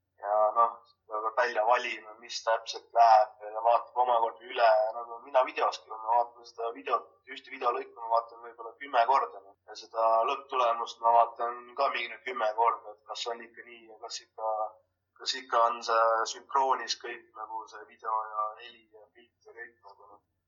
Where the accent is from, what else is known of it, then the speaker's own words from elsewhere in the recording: Pärnu, Pärnu County, Estonia; kuna ise olen ma Pärnust, enamus inimesed ikkagi tellivad siis nagu kohalikult.